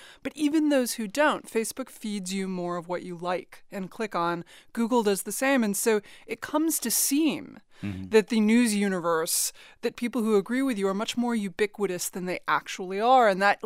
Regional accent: Manhattan, New York, United States; You know, I grew up in Manhattan, and the funny thing about Manhattan was that you would get these Pauline Kael moments

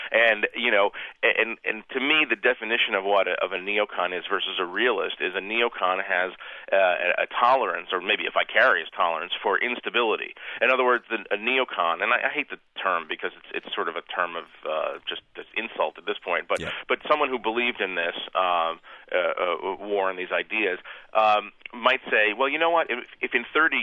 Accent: United States; Oh, yeah. I'm American, you know.

